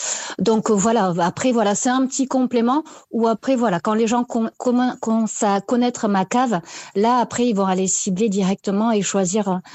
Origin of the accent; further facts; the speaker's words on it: Toulouse, Occitanie, France; Je suis originaire de Toulouse